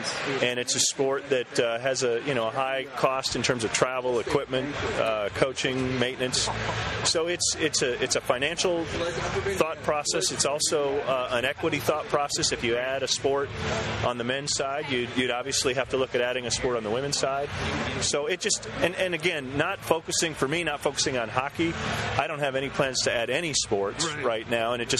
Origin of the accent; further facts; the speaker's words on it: Minnesota, United States; First of all, I grew up in Minnesota.